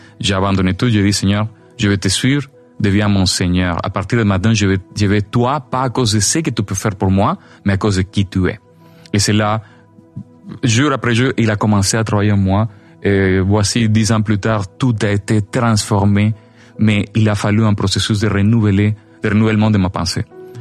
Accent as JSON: {"language": "French", "town": "Barquisimeto", "region": "Lara", "country": "Venezuela", "second_language": "French", "moved": "yes", "said": "Regarde, ça fait 13 ans que j'ai quitté le Venezuela, mais une des choses que j'ai aimé de Barquisimeto, c'est que Barquisimeto, c'est chaud, mais il n'y a pas d'humidité, c'est sec."}